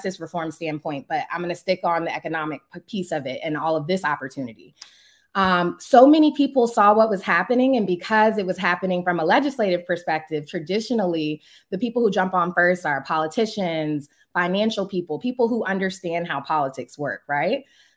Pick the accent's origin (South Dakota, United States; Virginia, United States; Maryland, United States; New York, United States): Maryland, United States; So I'm born and raised in Prince George's County, Maryland.